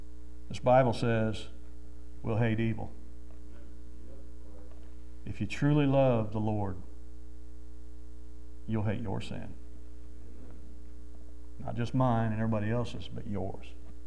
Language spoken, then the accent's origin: English; Missouri, United States; Well, I'm from Missouri Hillbilly area. You know, our dogs run free.